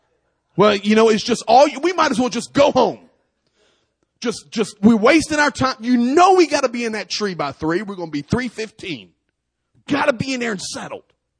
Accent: Lynchburg, Virginia, United States; I'm from Virginia originally. I do a lot of bow hunting down in Farmville, Virginia area. Buckingham County, Appomattox County. I was born in Lynchburg.

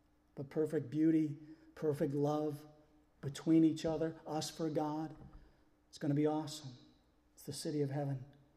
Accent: Connecticut, United States; But I came from Connecticut. And in the winters in Connecticut, you know, it snows, but then the blue sky comes out.

